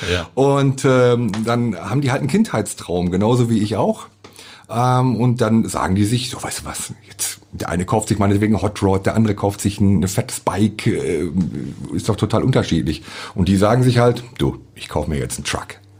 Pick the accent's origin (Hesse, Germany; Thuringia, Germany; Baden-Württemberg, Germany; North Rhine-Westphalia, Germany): North Rhine-Westphalia, Germany; Dortmund; moved away as an adult; now in Cottbus, Germany; Ich bin ja nicht aus der Region Cottbus, sondern ich bin gebürtiger Dortmunder. Bin mit 21 Jahren hierher gekommen nach Cottbus